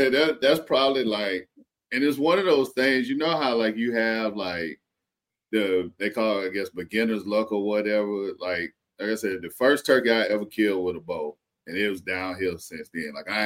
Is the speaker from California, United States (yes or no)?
no; South Carolina, United States; now in Georgia, United States; Cause I pretty much hunt here in Georgia. And then I got a buddy that I grew up with in South Carolina.